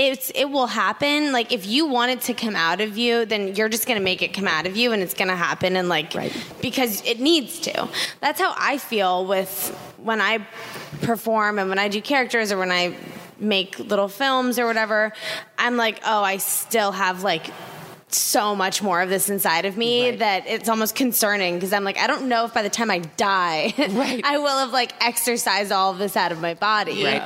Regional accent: Washington, District of Columbia, United States; I grew up in Washington, D.C.

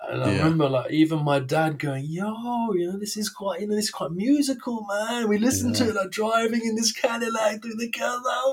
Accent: England, United Kingdom; now in United States; And I said, oh, I'm from England.

